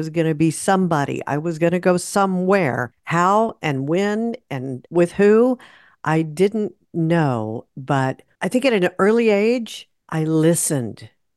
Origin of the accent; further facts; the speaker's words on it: Houston, Texas, United States; when he found out I was born and raised in Houston and had never been to NASA